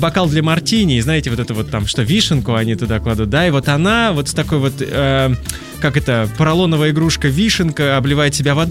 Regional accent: Novokuznetsk, Kemerovo Oblast, Russia; Когда-то там в Сибири, оттуда, откуда я родом, из города Новокузнецка, я работал на телевидении

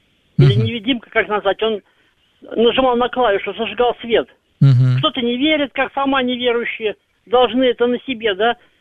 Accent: Saint Petersburg, Russia; я из Санкт-Петербурга, хотя я переехал в 12 километрах от Петербурга, ну, в Келозье, Пипенское поселение, да?

